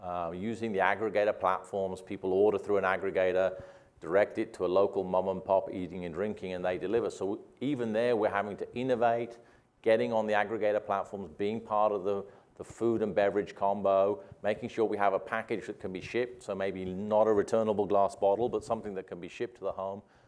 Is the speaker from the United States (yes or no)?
no; United Kingdom; as a Brit, it's kind of impossible to be happy or be content.